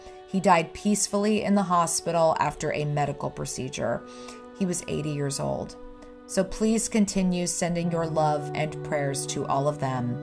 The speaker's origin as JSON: {"language": "English", "town": "Cincinnati", "region": "Ohio", "country": "United States", "tie": "born or raised there", "said": "Today, I am starting with Cincinnati, Ohio, because not only is that my hometown, but there's a lot happening there."}